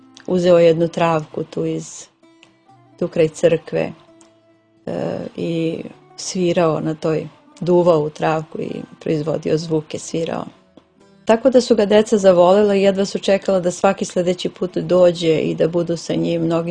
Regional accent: Orahovac, Prizren District, Kosovo; pita odakle ste, mi kažemo iz Orahovca

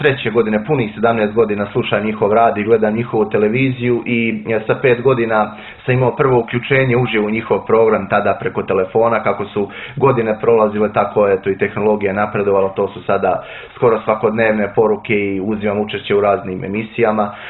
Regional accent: Pljevlja, Pljevlja Municipality, Montenegro; now in Podgorica, Montenegro; ja sam ovdje proveo 13 godina, ja nisam iz Podgorice, ja sam iz Pljevalja, pa sam dakle, ovdje smješten i u internatu.

